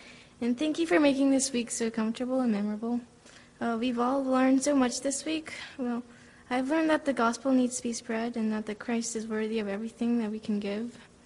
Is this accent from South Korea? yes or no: yes; South Korea; I'm from South Korea.